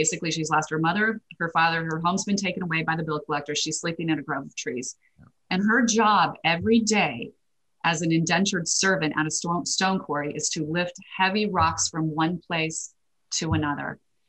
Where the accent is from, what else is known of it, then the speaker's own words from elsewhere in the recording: Idaho, United States; I'm a girl from Idaho, grew up with a lot of potatoes, but no mangoes.